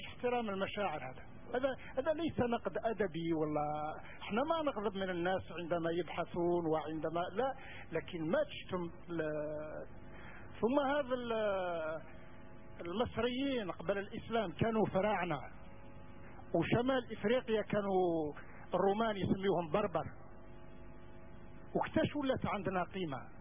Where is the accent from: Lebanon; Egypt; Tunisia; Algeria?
Algeria; حتى واحد إذا جاء واحد جزائري يقول لي لماذا تنتقد، نقول له أنا من الجزائر